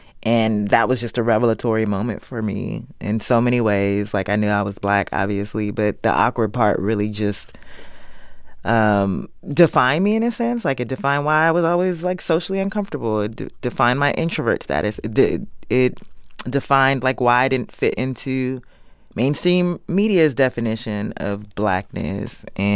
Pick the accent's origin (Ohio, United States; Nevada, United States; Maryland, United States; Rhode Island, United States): Maryland, United States; no one cared that I came from Maryland